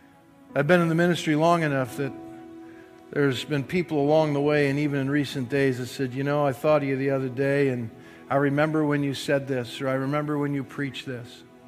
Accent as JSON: {"language": "English", "region": "Wisconsin", "country": "United States", "tie": "born or raised there", "said": "I mean, I grew up in Wisconsin. Meat and potatoes. Meatloaf."}